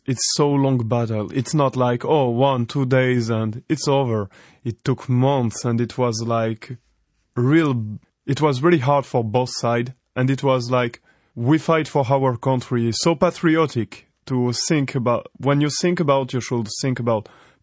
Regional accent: Marseille, Provence-Alpes-Côte d'Azur, France; English is a second language; Me, for example, I'm from Marseille, and you can see this North African culture, this Greek culture.

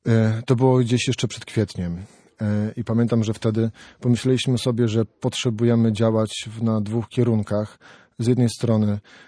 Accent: Gdańsk, Pomeranian Voivodeship, Poland; bo jestem właśnie z Gdańsku, to jest z Wrzeszcza

